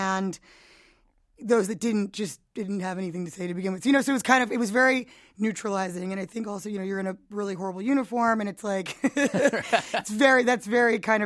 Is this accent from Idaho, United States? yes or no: no; New York, United States; just being in New York is great, so it's kind of, you know, I mean, it is my hometown, it's my stomping ground.